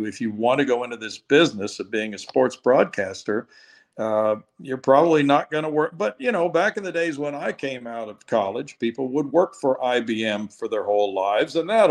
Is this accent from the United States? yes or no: yes; Missouri, United States; And I was growing up in Missouri then, and I was a Cardinal fan